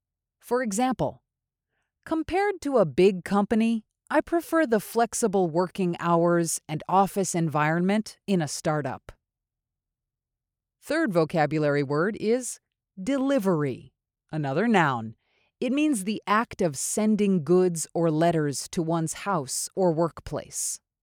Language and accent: English; New York, United States; In fact, because I'm from New York, I'm going to say this on behalf of all the New Yorkers out there.